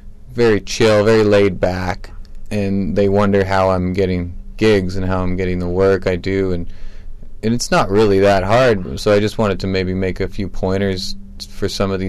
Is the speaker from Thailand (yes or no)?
no; Toronto, Ontario, Canada; I grew up in Toronto a little bit.